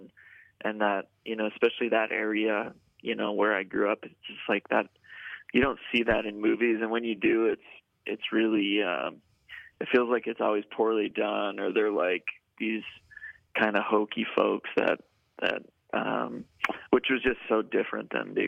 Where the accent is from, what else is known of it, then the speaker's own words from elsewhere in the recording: Iron River, Michigan, United States; From Iron River, Michigan.